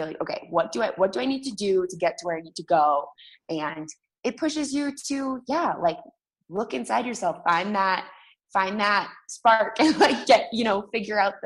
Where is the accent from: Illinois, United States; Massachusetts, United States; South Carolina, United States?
Massachusetts, United States; also born or lived in Boston / Bogota, Colombia; I am from Western Massachusetts. I lived in Boston for close to a decade.